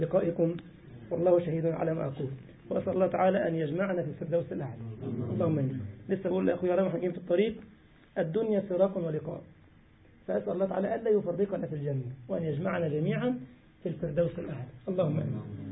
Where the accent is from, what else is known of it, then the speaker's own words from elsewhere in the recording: Egypt; عندنا في مصر الامهات يعني الكبيره، دجاجه كبيره يعني.